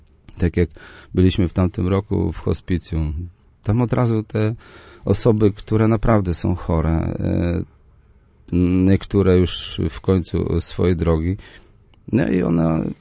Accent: Słupsk, Pomeranian Voivodeship, Poland; Tak, dlatego ja tutaj powtarzam ciągle, jestem ze Słupska

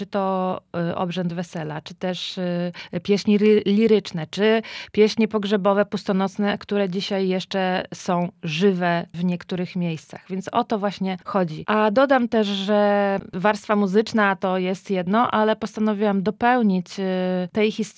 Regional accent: Kartuzy, Pomeranian Voivodeship, Poland; No jestem z Kartuz.

